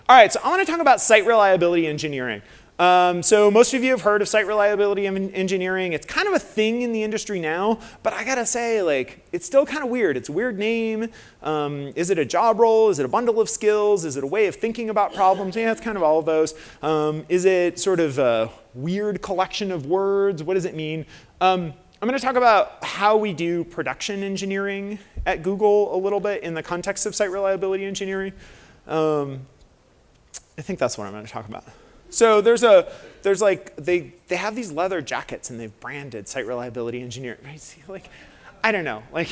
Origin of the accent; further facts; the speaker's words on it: Puerto Rico; Yeah, I grew up in Puerto Rico.